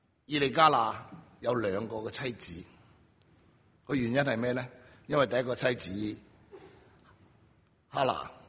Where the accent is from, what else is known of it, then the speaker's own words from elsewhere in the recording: China; 其实好像我们中国人是吧，在特别在我们中国旧式的社会里面的